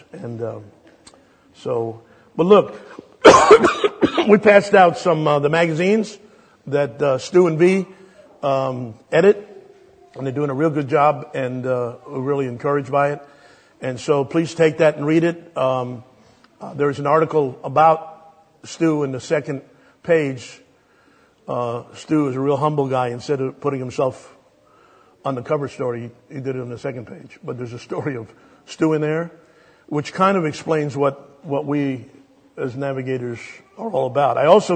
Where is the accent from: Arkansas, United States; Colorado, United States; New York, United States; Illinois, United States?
New York, United States; New York City; I'm from New York City.